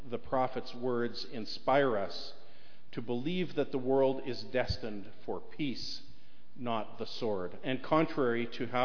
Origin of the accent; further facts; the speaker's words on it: Canada; But as a Canadian Christian, Remembrance Day inspires an additional response, a response of hope, hope that our world can actually be at peace.